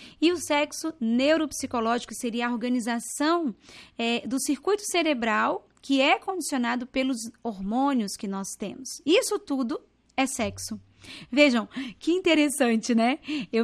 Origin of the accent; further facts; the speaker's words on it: Goiás Velho, Goiás, Brazil; born there; Eu nasci em Goiás Velho, olha só, em Goiânia.